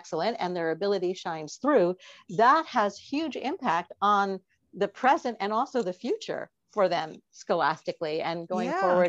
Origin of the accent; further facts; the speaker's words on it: Montreal, Quebec, Canada; I grew up in Montreal